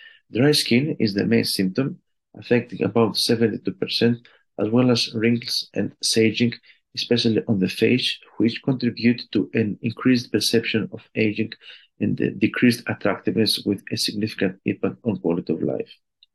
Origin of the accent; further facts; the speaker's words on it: Greece; I am an endocrinologist from Greece